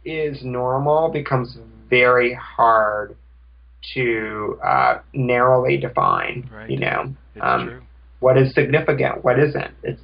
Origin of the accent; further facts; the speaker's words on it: Houston, Texas, United States; born there; also born or lived in Ohio; Well, I was born in Houston, Texas.